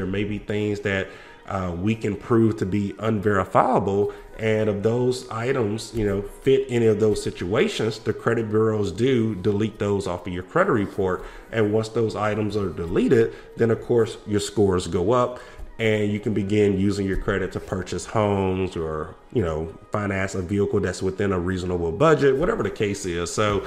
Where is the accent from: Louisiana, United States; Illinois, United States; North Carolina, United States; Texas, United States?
Louisiana, United States; now in Arizona, United States; you know that I am from Louisiana and I recently moved to Arizona